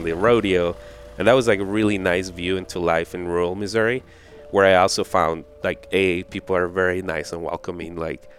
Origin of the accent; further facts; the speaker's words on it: Colombia; compared to like the level of violence that I grew up with in Colombia